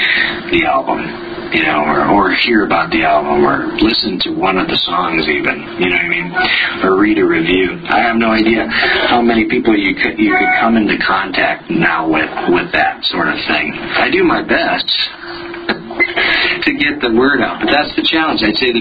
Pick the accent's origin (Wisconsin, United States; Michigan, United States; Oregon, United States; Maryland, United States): Oregon, United States; Portland; now in Minnesota, United States; I grew up in Portland. I learned to ski at Mount Hood, where the U.S. ski team trains